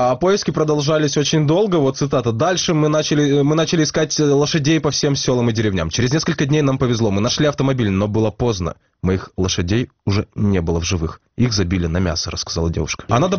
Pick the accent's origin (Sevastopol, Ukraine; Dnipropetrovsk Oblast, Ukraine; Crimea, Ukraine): Crimea, Ukraine; я как крымчанин говорю